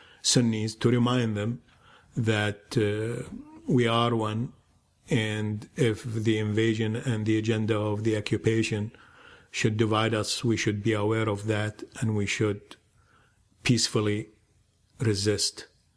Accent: Iraq; now in United States; because I'm an American and Iraqi equally

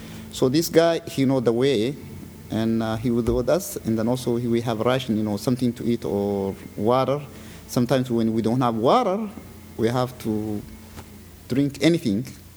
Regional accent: Ethiopia; moved away as an adult; also born or lived in Djibouti; now in United States; I'm a virgin born in Ethiopia. And I come here 1981 from Djibouti as an immigrant to United States.

